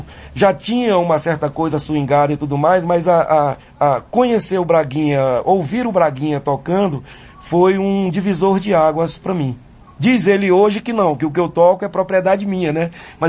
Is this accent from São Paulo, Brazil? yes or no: no; Carolina, Maranhão, Brazil; que fala dessa coisa da minha infância em Carolina